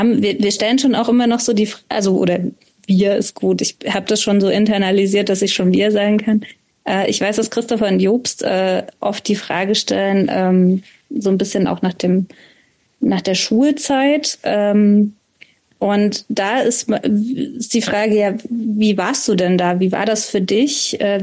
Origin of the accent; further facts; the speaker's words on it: Leipzig, Saxony, Germany; also ich bin in Leipzig groß geworden